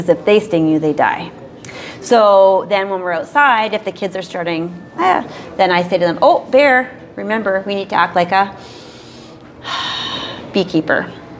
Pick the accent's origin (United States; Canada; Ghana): Canada; I am from Canada, so we have a shorter mating window.